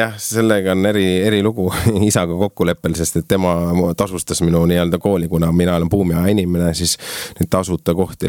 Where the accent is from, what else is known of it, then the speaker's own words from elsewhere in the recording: Valjala, Saare County, Estonia; ma olin Sakla kandis, tegelikult kasvasin üles Sakla Valjale ja Kallemäe kandis, et need olid minu lapsepõlved seal kandis